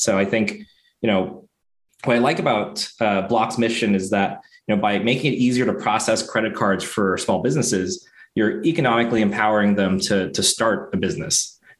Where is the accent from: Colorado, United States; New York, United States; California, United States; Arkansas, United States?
California, United States; San Diego; So, you know, I grew up born and raised in San Diego.